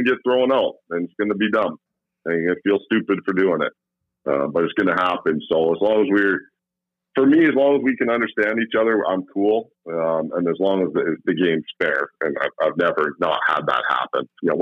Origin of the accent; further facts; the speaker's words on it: Canada; Like, we're Canadian. We're not evil.